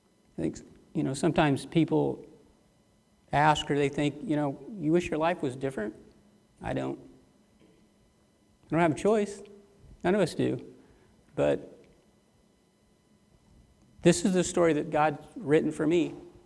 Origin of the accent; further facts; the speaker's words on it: Baxter Springs, Kansas, United States; I was born and raised in Baxter Springs. Believe it or not, there was a hospital there at one time.